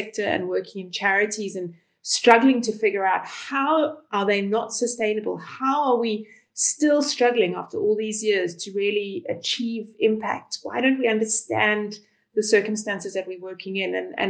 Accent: South Africa; I'm South African

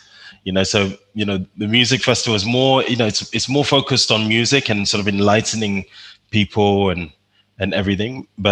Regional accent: London, United Kingdom; moved away as an adult; now in Kumasi, Ghana; I'm based in Kumasi, Ghana, West Africa. And I'm born and raised in London. So I was born in a Ghanaian house in London.

